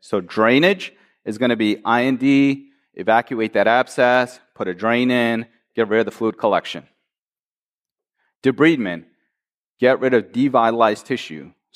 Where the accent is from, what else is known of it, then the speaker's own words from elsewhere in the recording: Michigan, United States; I am from Michigan, after all.